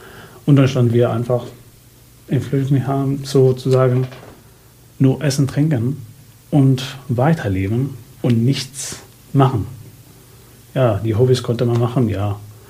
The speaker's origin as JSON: {"language": "German", "country": "Syria", "second_language": "German", "lives_now": "Germany", "said": "Ja, und in Deutschland sind wir zur Polizei gegangen. Und da haben wir gesagt, sind wir Syrer."}